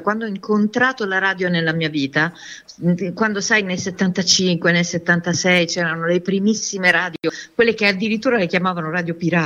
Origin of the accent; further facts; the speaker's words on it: Bari, Apulia, Italy; born there; now in Giovinazzo, Italy; Io sono nata a Bari, però non vivo a Bari, vivo a qualche chilometro a nord di Bari, in un piccolo paese sulla costa che si chiama Giovinazzo